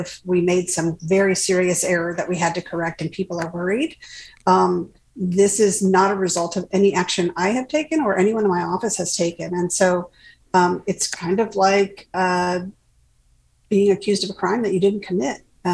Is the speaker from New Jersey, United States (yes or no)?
no; Washington, District of Columbia, United States; moved away as an adult; My mom was super politically active, and I grew up in Washington, D.C. I used to study in high school at the Library of Congress in the reading room.